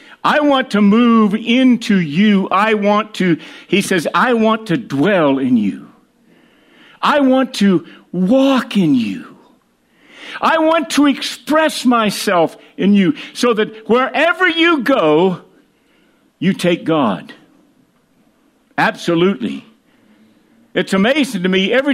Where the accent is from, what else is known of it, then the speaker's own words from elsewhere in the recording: Iowa, United States; Where are you from? I'm from Iowa.